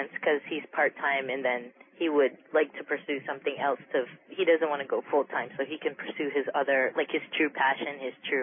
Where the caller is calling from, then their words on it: Miami, Florida, United States; I'm calling from Miami.